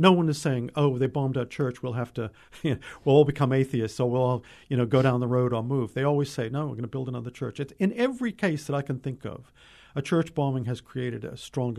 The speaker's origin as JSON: {"language": "English", "town": "Cape Cod", "region": "Massachusetts", "country": "United States", "tie": "born or raised there", "said": "in the summer, I live, in where I grew up, Cape Cod, Massachusetts, and where I love it."}